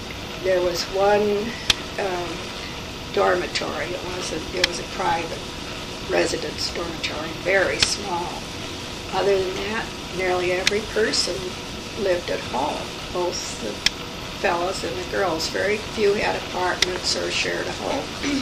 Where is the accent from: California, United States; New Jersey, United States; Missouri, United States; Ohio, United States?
California, United States; San Diego; born there; Well, I was born in San Diego, and in fact, the San Diego Normal School was at El Cajon and Park Boulevard, and my father bought a home not far from the college